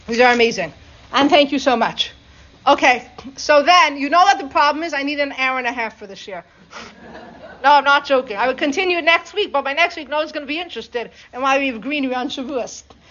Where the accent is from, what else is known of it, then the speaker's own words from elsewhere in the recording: Canada; Oh no, I'm from Canada.